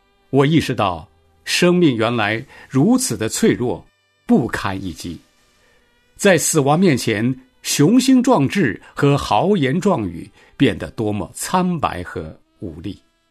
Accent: Hunan, China; born there; 1966年6月，我出生在中国大陆湘西北一个美丽但是贫穷的小乡村。

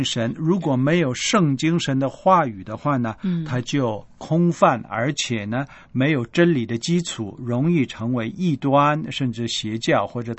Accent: China; 我们怎么样转化的更适合我们中国人自己的家庭

